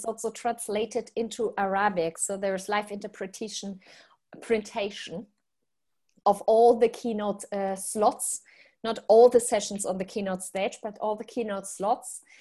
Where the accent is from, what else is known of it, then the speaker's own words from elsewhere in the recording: Germany; accent: German; My German accent is beautiful.